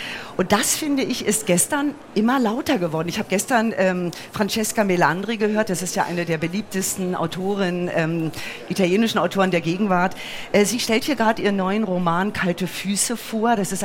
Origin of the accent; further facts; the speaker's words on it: Herne, North Rhine-Westphalia, Germany; born there; Ich bin auch in Herne geboren.